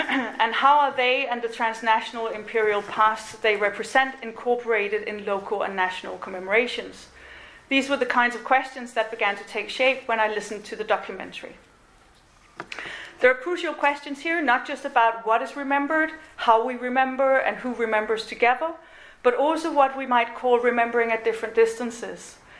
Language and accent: English; Denmark; accent: Danish; English is a second language; So the accent you're hearing is a Danish accent. My father was Irish, but I grew up in Denmark without him.